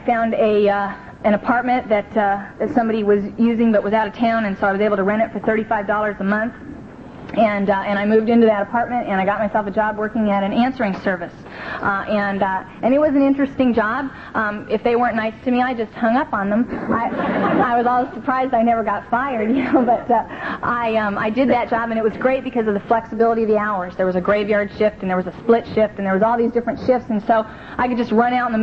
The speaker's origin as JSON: {"language": "English", "town": "Venice", "region": "California", "country": "United States", "tie": "born or raised there", "said": "And I grew up in Venice. It's at the beach. I ran away once. I made it 6 miles east to Culver City."}